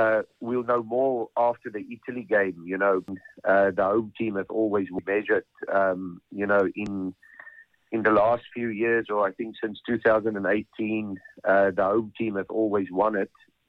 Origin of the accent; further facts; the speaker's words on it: Ireland; And being Irish, you know, it has to be Irish win, you know.